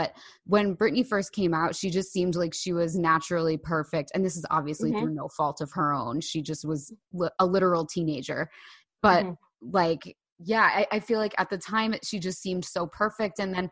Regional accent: Bay Head, New Jersey, United States; I grew up in Bayhead. Do you know where, you know, like where Bayhead yeah. is? It's OTB, Monmouth County.

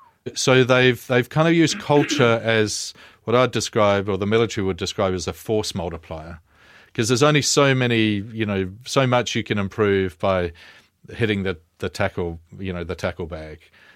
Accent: New Zealand; as a New Zealander.

